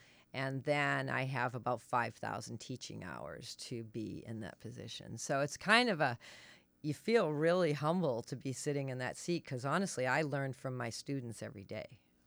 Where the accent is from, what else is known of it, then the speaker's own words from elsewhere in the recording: Gloucester, Massachusetts, United States; And I grew up on the East Coast on the harbors, so in Gloucester, Mass.